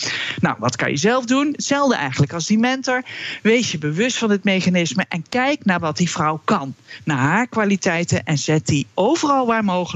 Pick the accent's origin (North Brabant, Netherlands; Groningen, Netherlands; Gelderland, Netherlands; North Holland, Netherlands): Gelderland, Netherlands; Nijmegen; Ik ben Nijmeegse van origine.